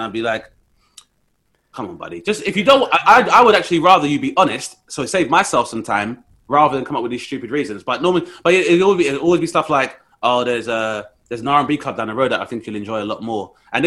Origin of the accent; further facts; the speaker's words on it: London, United Kingdom; moved away; also born or lived in West Yorkshire; I grew up in London, but when I moved to the north, I was just in West Yorkshire. So I wasn't even like in Scotland. I'm in West Yorkshire where my family live.